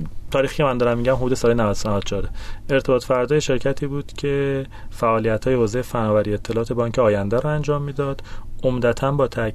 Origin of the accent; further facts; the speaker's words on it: Hamadan, Iran; also born or lived in Khorramabad; من که متولد خرم‌آبادم، همدان بزرگ شدم، دانشگاه مصنعت درس خوندم